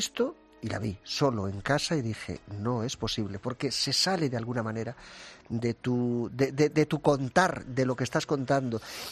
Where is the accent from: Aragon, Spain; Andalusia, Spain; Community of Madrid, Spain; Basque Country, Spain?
Community of Madrid, Spain; Estaba al lado de Fuente del Saz, al lado de mi pueblo, ¿no?